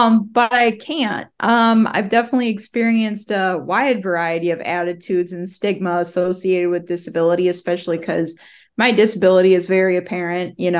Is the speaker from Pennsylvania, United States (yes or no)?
no; Minnesota, United States; I am certainly from Minnesota.